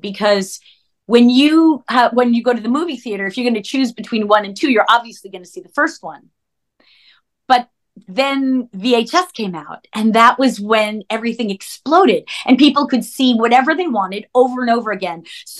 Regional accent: Plainview, New York, United States; I'm from Long Island originally. I'm from Plainview, Long Island, which is a couple of towns away from Amityville.

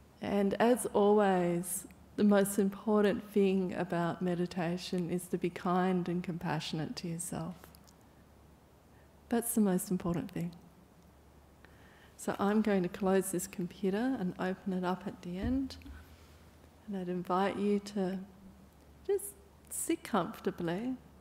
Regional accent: Narrogin, Western Australia, Australia; So I grew up in Narrogin, and I used to catch a school bus every morning.

